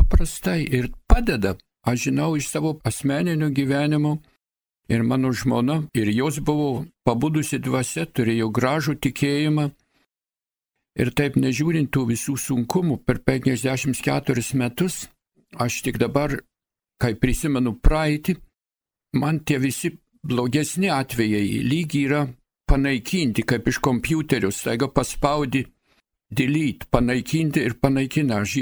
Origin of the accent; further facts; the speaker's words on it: Samogitia, Lithuania; Aš esu žemaitis, mano žmona buvo suvalkietis.